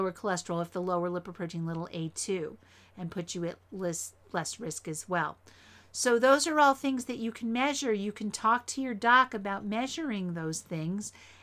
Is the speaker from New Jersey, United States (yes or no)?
yes; East Windsor, New Jersey, United States; hawthorn is special to me because I grew up on Hawthorn Lane in East Windsor, New Jersey.